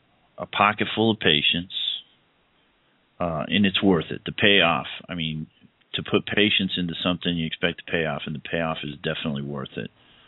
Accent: Hialeah, Florida, United States; born there; now in Atlanta, United States; Remember that I live in Atlanta, so, but I'm a native Floridian. I was born in Hialeah Hospital, so I'm belong down there.

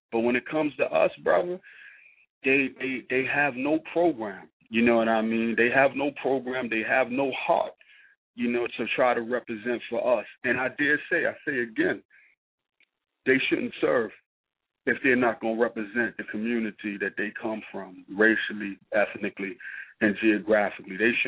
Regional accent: New York City, New York, United States; You know, I grew up in Eden War Houses, the third largest housing development in New York City.

